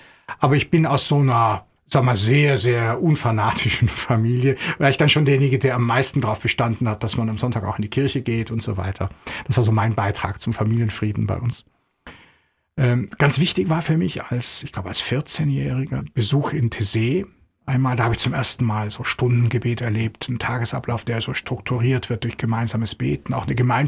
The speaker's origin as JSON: {"language": "German", "town": "Bad Wörishofen", "region": "Bavaria", "country": "Germany", "tie": "born or raised there", "said": "Ich komme aus Bad Wörishofen, das ist meine Heimat. Geboren bin ich in Mindelheim, also hier im Schwäbischen. Mein Elternhaus steht in Dorschhausen, einem kleinen Dorf bei Bad Wörishofen. Und ich bin dann dort aufgewachsen"}